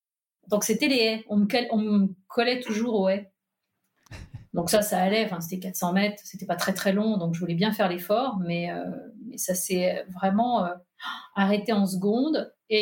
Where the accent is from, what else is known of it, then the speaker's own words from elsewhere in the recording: Nantes, Pays de la Loire, France; born there; now in Allier, France; Je suis née à Nantes, moi je vis dans l'Allier. Donc qui n'est pas l'Auvergne, qui est le Bourbonnais, parce que j'y tiens énormément. C'est le nord de l'Auvergne, on va dire.